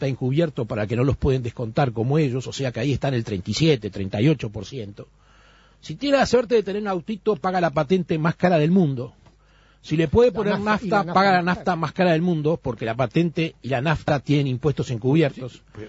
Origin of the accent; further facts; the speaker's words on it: Uruguay; somos uruguayos, vivimos acá, nuestros hijos y nuestros nietos seguirán viviendo acá si Dios quiere.